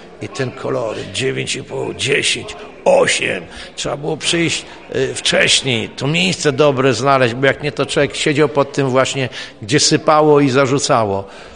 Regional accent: Groszowice, Opole Voivodeship, Poland; ja z Groszowic, jak to miejscowe mówią

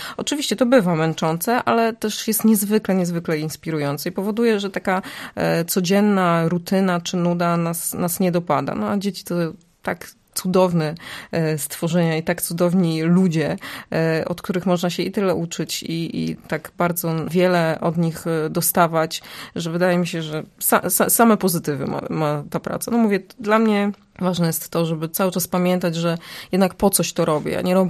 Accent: Bydgoszcz, Kuyavian-Pomeranian Voivodeship, Poland; now in Opole, Poland; My obydwoje pochodzimy z dalekich stron. Ja jestem z Bydgoszczy, mój mąż jest z Wałcza

